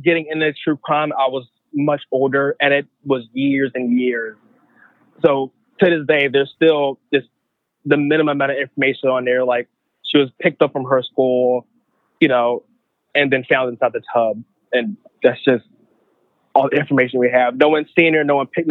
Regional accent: Philadelphia, Pennsylvania, United States; So I happened in Philadelphia, I grew up in Philadelphia

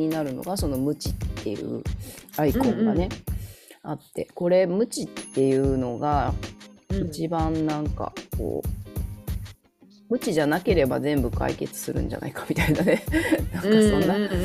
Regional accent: Akashi, Hyogo, Japan; なんか改めて自分が生まれ育ってきた町にね、大事な人が来てくれるってことで

